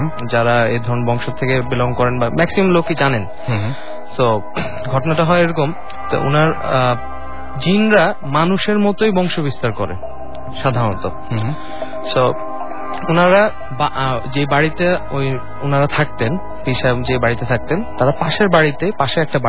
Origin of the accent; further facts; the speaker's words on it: Sylhet, Sylhet Division, Bangladesh; আমার family background হচ্ছে আমি সিলেটে, আমার হোম টাউন সিলেট। আমার family background থেকে আমি শাহ মোহাম্মদ গিয়াসউদ্দিন পীরের নাম যদি আপনারা শুনে থাকেন, ওখান থেকে আমার family starting, আমার মার বংশে।